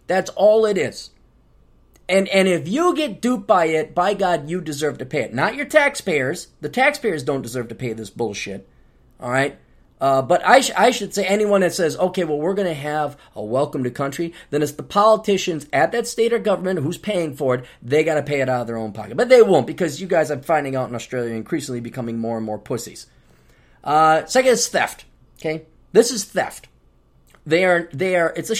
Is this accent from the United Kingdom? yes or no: no; United States; I wanted to help you guys out because I'm from the United States.